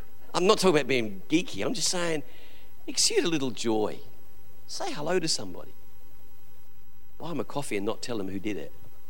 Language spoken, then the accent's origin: English; England, United Kingdom; accent: English; I think I'm slipping back into my English accent because I'm feeling relaxed.